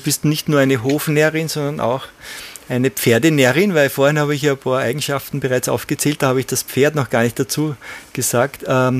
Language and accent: German; Austria; Topfen, sagt man bei uns in Österreich.